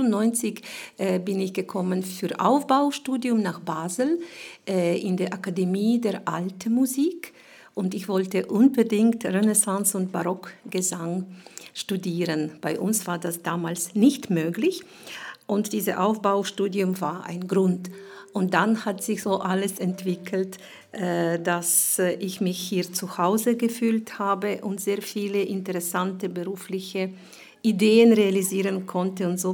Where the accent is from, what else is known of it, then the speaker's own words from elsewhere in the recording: Ukraine; An meiner Heimat? Dort in der Ukraine habe ich immer zwei Sachen vermisst.